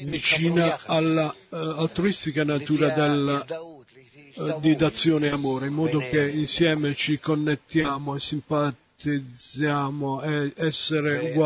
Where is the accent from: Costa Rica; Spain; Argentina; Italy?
Spain; Madrid, Community of Madrid; Italian is a second language; vengo da Madrid.